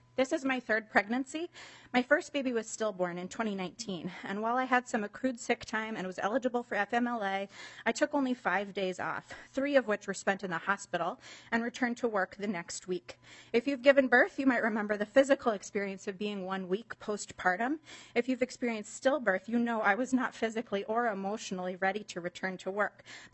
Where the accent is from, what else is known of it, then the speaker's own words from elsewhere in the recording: Minnesota, United States; I have lived and am living the experience of being a Minnesotan without paid family and medical leave protections.